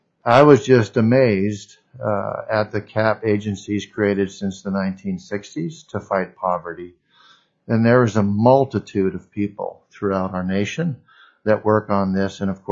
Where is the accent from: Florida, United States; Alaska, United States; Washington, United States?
Alaska, United States; Dillingham; I was born and raised in Alaska, in the rural village of Dillingham, worked for the school system.